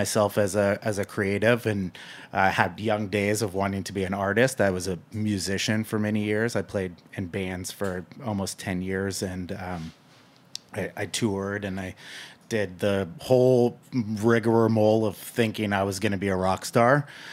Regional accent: Napa, California, United States; growing up in Napa was much different. I'm 40 years old. So Napa was very different when I was a child. It was very rural and it was really small. So I grew up in a very small town, a small town environment.

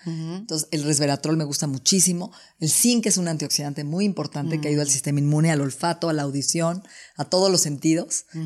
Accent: Mexico; y no porque soy mexicana, lo digo

